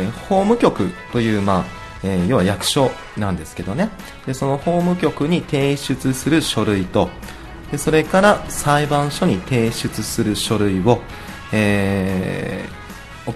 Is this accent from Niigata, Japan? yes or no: no; Nagasaki, Japan; 九州の長崎になります。